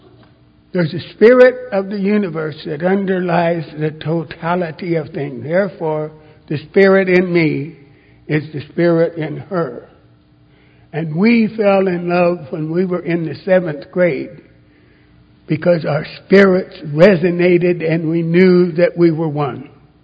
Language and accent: English; Kansas, United States; also born or lived in Los Angeles / Oklahoma; I was born in Los Angeles. I don't remember any of Los Angeles when I was a kid, because the first home I found that I remember was a little farm community about 46 miles southwest of Wichita, Kansas.